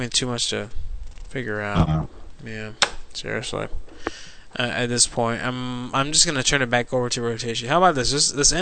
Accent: Florida, United States; here out of my hometown in Florida.

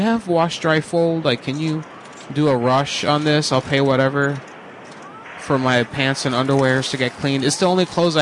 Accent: Orlando, Florida, United States; Because I'm from Orlando, motherfucker.

